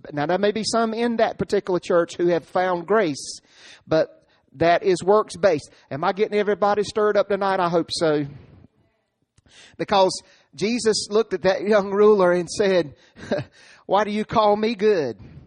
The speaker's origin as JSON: {"language": "English", "town": "Rocky Mount", "region": "North Carolina", "country": "United States", "tie": "born or raised there", "said": "When I was 5 years old, before I even knew the ABCs, I was stealing from White Supermarket in Rocky Mountain."}